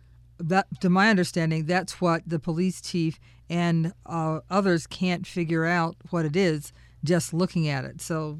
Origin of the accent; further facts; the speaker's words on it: Ohio, United States; My home state, Ohio, this person who is a Republican, active member of the Republican party there